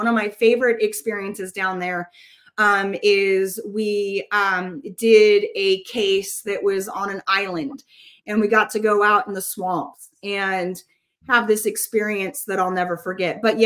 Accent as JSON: {"language": "English", "region": "Oregon", "country": "United States", "said": "I'm from Oregon, and being able to come down to Louisiana and experience the food and the people and the kindness was just an amazing experience."}